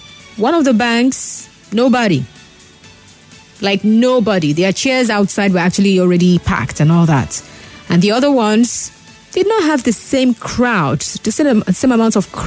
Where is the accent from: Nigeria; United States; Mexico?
Nigeria; I'm also a Nigerian like you.